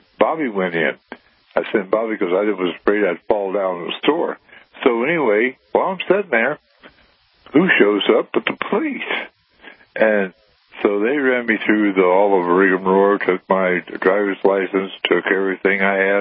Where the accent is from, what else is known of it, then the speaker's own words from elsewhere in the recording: Cross Plains, Texas, United States; When I said … from Cross Plains, Texas, he says, oh, my God, you're the guy that's on the Kate Delaney show.